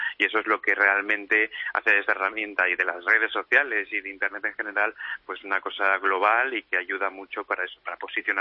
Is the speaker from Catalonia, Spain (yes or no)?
yes; Barcelona, Catalonia, Spain; now in Mallorca, Spain; Yo la verdad es que soy originario de Barcelona, pero ya hace 9 años que me vine para aquí